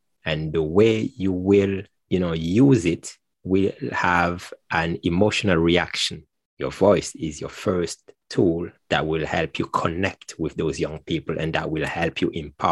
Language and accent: English; Martinique; moved away; When I first came here, I was fresh from Martinique. And, you know, there's something back home that we are very proud of is our voice.